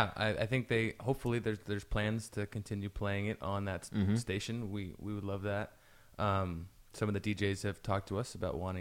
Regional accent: New Jersey, United States; moved away as an adult; I'm from New Jersey. I moved here about 6-7 years ago

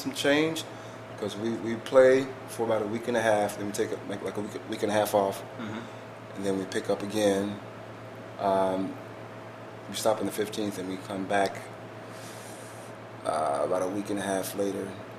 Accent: Atlanta, Georgia, United States; In Atlanta, Georgia.

